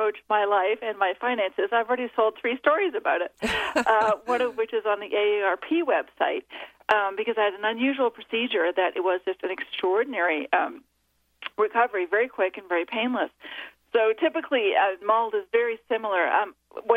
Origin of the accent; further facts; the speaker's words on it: Toronto, Ontario, Canada; also born or lived in Vancouver / Montreal; now in United States; I started out in Canada, where I was born and raised, born in Vancouver. I grew up in Toronto and Montreal, and I moved to the United States in the summer of 1988